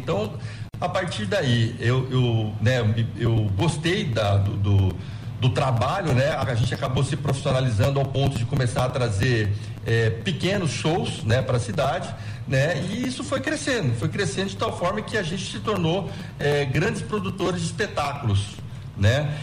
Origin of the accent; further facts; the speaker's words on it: Campo Grande, Mato Grosso do Sul, Brazil; born there; nasci em Campo Grande, né?